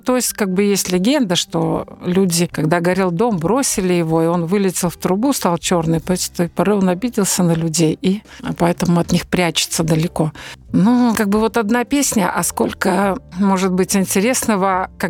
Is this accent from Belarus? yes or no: yes; Narowlya, Gomel Region, Belarus; born there; Я родилась на Припяти в Наровле, вот мне близко.